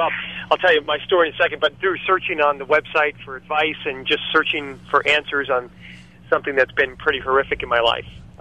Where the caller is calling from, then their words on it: California, United States; Out in California.